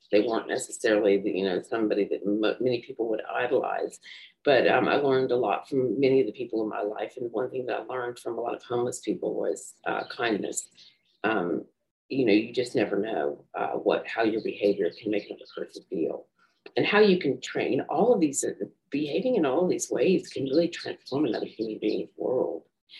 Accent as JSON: {"language": "English", "region": "the South", "country": "United States", "said": "I'm from the South. What can I say?"}